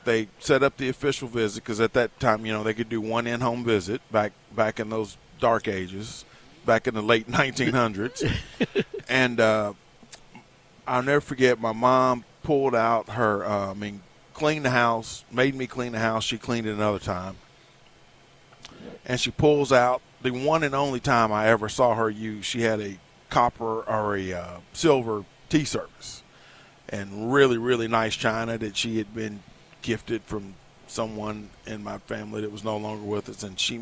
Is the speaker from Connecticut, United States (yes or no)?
no; Triune, Tennessee, United States; who would ever think that, you know, growing up in Triune, Tennessee, the two Hall of Fame coaches would be sitting in your kitchen table